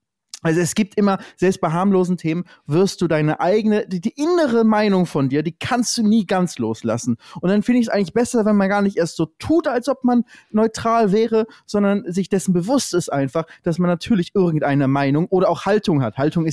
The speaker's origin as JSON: {"language": "German", "town": "Lübeck", "region": "Schleswig-Holstein", "country": "Germany", "said": "Ich komme ja aus dem Norden, aus Lübeck"}